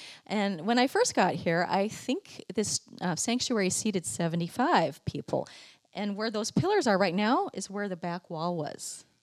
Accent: La Mirada, California, United States; The world was a much bigger place than I realized growing up in La Mirada, California.

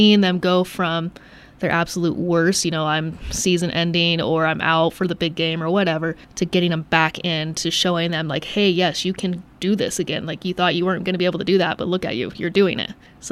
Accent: Utah, United States; moved away as an adult; now in Lander, United States; Didn't want to move far away from home. I'm out from Utah. So 5-hour drive was a lot more, you know, feasible than a plane ride.

